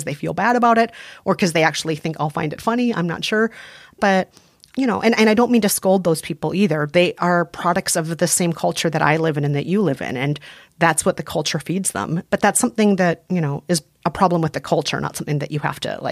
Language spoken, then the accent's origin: English; Minnesota, United States; accent: Minnesotan; I'm very Minnesotan. Yep. People hear the Minnesotan in me.